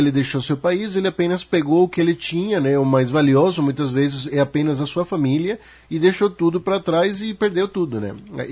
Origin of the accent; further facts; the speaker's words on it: Venezuela; Portuguese is a second language; eu como venezuelano posso afirmar isso